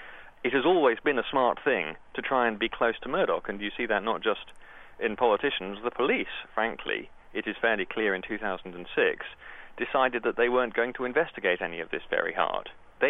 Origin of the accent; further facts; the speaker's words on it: United Kingdom; I'm a British journalist who works at an American news organization